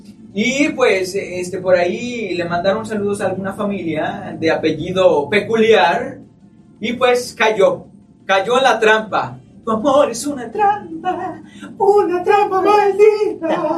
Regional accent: Colima, Mexico; Nosotros somos de Colima.

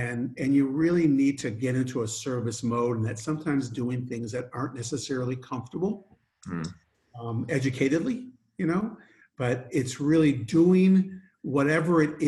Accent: Michigan, United States; I grew up in Michigan in the snow, and I just realized I wanted to be in warmer weather.

